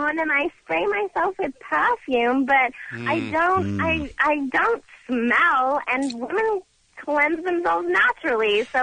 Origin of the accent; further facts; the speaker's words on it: England, United Kingdom; now in United States; So I'm from England originally